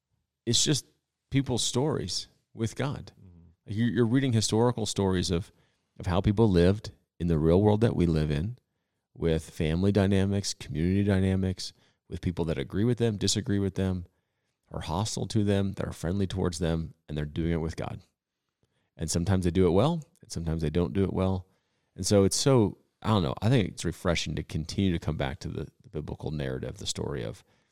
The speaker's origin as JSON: {"language": "English", "country": "United States", "said": "That makes most sense to me as an American."}